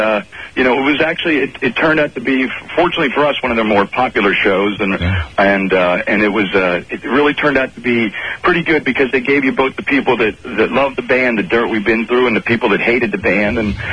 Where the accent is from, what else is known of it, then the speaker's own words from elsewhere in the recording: Pennsylvania, United States; now in Los Angeles, United States; We're all from the Pittsburgh and Harrisburg, Pennsylvania area